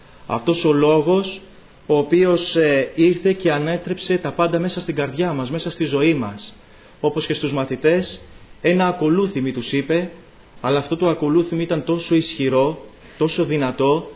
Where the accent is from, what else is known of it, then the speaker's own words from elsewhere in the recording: Patras, Western Greece, Greece; Εμείς είμαστε από την Πάτρα